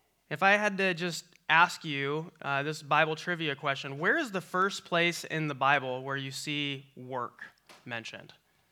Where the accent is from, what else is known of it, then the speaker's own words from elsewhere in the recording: Iowa, United States; And then because we're from rural Iowa, we say, oh, you must know so-and-so from this small town.